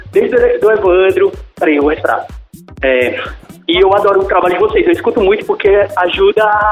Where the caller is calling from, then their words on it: Fortaleza, Ceará, Brazil; Fortaleza